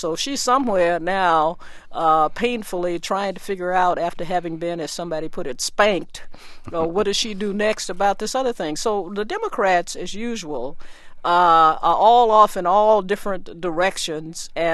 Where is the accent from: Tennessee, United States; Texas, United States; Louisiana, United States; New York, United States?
Tennessee, United States; down in my home state of Tennessee